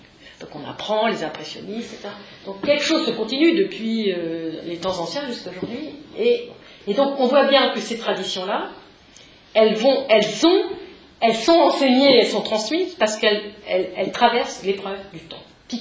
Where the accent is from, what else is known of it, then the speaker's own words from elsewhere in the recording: France; chez nous en France